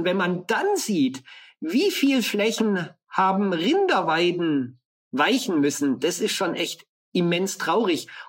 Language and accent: German; Bavaria, Germany; In der Kindheit ist man aufgewachsen im Allgäu. Wir waren viel in der Natur draußen, aber das war eine Natur, die vom Menschen definiert war.